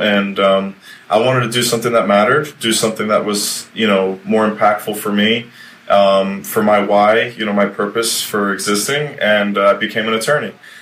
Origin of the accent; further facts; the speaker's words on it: Miami, Florida, United States; I was born and raised here in Miami. I played baseball ever since I was like 4.